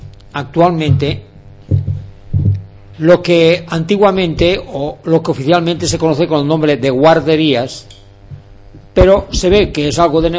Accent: Aragon, Spain; como aragonés que soy, pues ya sabéis que somos tozudos.

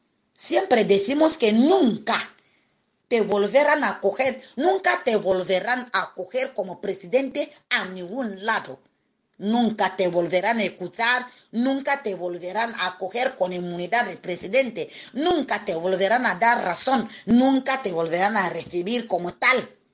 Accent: Equatorial Guinea; Hay que informar a todos los días a mi pueblo, todo lo que pasa dentro de Guinea Ecuatorial

